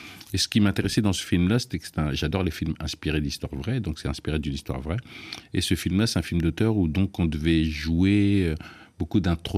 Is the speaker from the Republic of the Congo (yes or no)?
yes; Sibiti, Lékoumou, Republic of the Congo; Moi, je viens d'une région qui je viens de Sibiti, donc une Indo